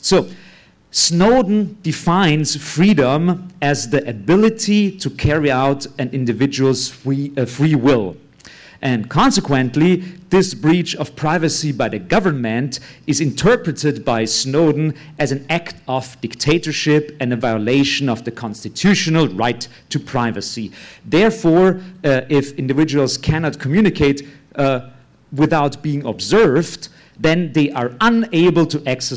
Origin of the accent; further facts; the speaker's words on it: Austria; English is a second language; and I have a strange accent. I'm from Austria, that's why the accent.